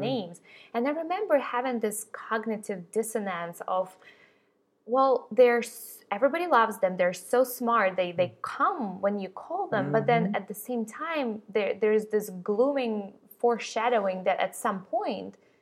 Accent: Ukraine; English is a second language; now in United States; And I remember growing up in Ukraine, so especially when I was growing up, I didn't know any vegetarians or vegans at that point at all.

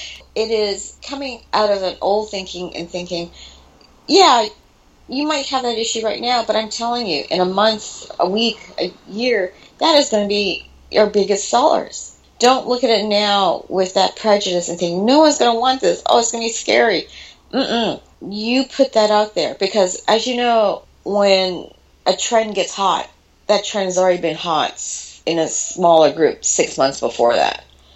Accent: Toronto, Ontario, Canada; I'm Canadian, Chinese Canadian, and so I grew up in Toronto.

